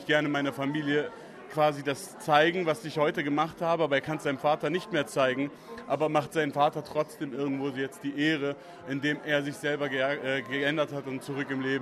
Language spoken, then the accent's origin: German; Norderstedt, Schleswig-Holstein, Germany; Ich komme auch ursprünglich aus Norderstedt, ne?